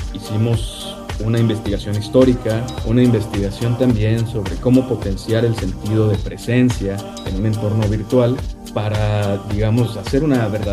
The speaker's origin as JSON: {"language": "Spanish", "town": "Monterrey", "region": "Nuevo León", "country": "Mexico", "lives_now": "Guadalajara, Mexico", "said": "Yo soy originario de Monterrey, pero actualmente radico en Guadalajara."}